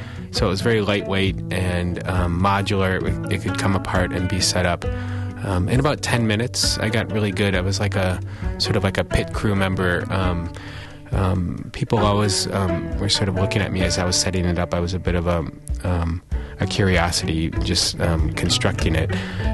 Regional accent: Wauwatosa, Wisconsin, United States; I grew up in Wauwatosa in the suburbs of Milwaukee, so close to the lake, but maybe not that close in general.

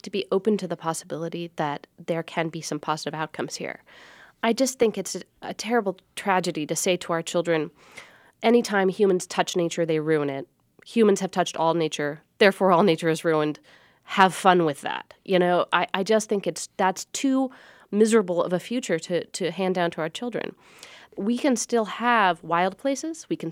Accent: Seattle, Washington, United States; I grew up in Seattle and I had a very nature-loving childhood that involved a lot of scrubby city parks and kind of empty lots.

